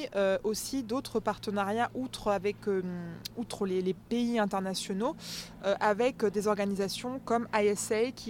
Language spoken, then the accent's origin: French; France; Alors déjà, je suis française, malgré mon prénom très américain.